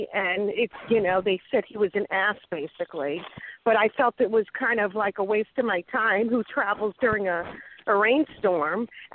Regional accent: Oceanside, New York, United States; born there; now in Florida, United States; I live in Florida, but I was born in Oceanside, New York

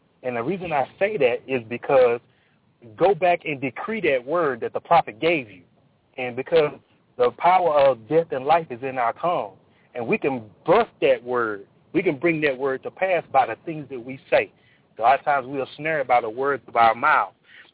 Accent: Fort Worth, Texas, United States; I am from Fort Worth, Texas.

